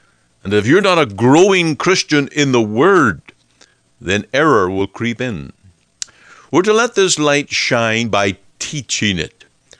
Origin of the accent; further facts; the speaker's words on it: Northern Ireland, United Kingdom; In my home country, back in the land of Ireland, although I was born in Northern Ireland, which is part of Great Britain